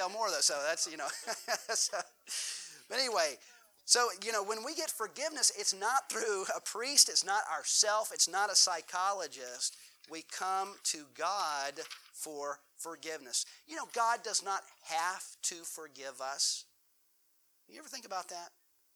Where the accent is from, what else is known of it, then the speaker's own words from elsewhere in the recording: South Carolina, United States; And I grew up here in South Carolina, curvy roads, mountain roads, hill roads.